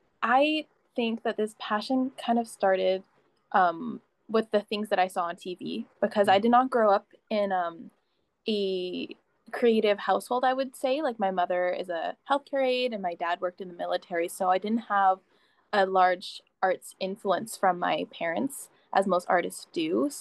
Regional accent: Canada; I'm an actor from Canada. I'm Filipino

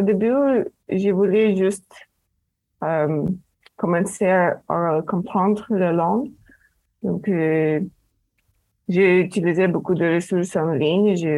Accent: South Africa; moved away as an adult; now in Canada; Je viens d'Afrique du Sud. Et j'ai voulu aller vivre au Canada.

